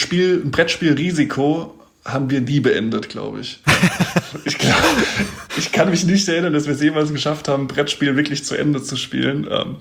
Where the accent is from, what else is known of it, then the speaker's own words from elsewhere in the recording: Mainz, Rhineland-Palatinate, Germany; Also in Mainz. Ich komme aus Mainz, in meinem kleinen Vorort.